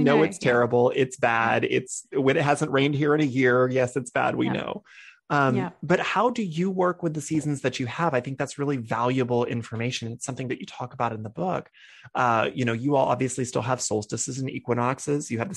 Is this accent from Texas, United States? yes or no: yes; Texas, United States; now in Chicago, United States; you know, I'm from Texas originally, and one of the things that I that sort of blew my mind when I moved where I live now here in Chicago is that we have four seasons